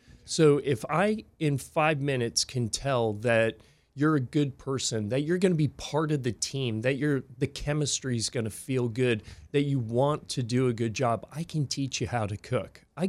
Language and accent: English; San Diego, California, United States; I grew up mostly in San Diego, so everything grew like crazy.